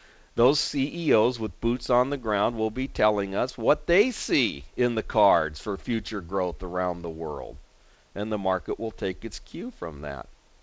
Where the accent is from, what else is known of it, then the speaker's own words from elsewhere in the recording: California, United States; Of course, we live in Southern California. I grew up in Southern California.